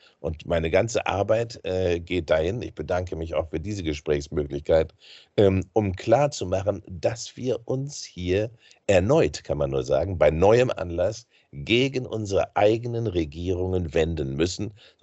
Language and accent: German; Germany; Das ist für mich etwas so Unangenehmes als Bürger im Westen, als Deutscher.